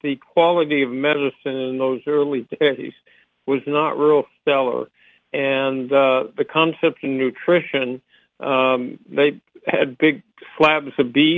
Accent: Los Angeles, California, United States; So I grew up in Los Angeles, and my father raised us with two core values.

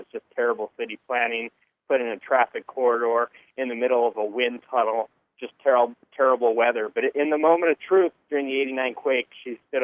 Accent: Canada; I'm a Canadian

